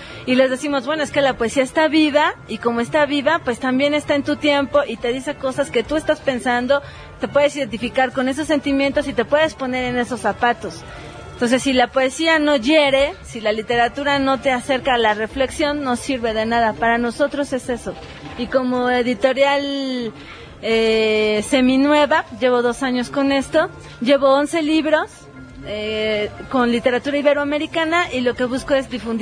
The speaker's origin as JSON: {"language": "Spanish", "country": "Mexico", "said": "Y pues como buenos mexicanos, no sé si esto pasa en otros países"}